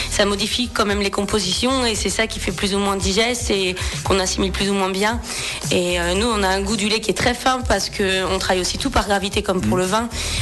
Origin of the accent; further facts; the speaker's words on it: Auxerre, Bourgogne-Franche-Comté, France; Et donc, je suis originaire de Auxerre.